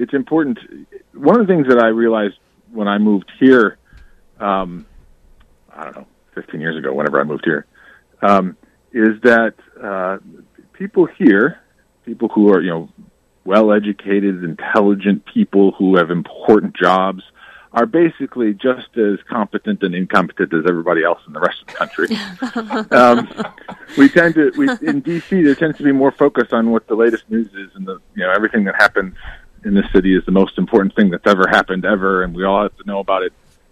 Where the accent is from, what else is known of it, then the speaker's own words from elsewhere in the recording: Milwaukee, Wisconsin, United States; also born or lived in Chicago; now in Washington, United States; I grew up in Milwaukee and Chicago. Originally Chicago, so I'm a Bears fan and a Cubs fan. but most of grade school and high school in the Milwaukee area. My family is all from there.